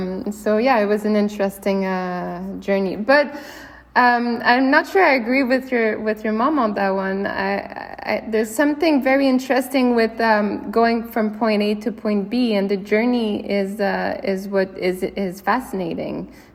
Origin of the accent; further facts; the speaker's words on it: Canada; Well, definitely growing up in Canada, the Group of Seven is the kind of the first reference you have of painting and Canadian art in general.